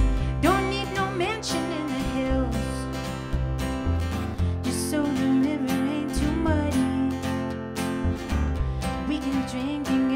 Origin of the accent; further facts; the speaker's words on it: Midwest, United States; So since we're from the Midwest, we have to have one Midwest love song.